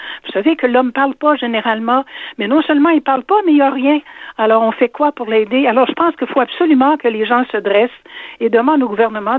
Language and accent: French; Quebec City, Quebec, Canada; moi je suis de Québec, écoutez, je couvre quand même assez grand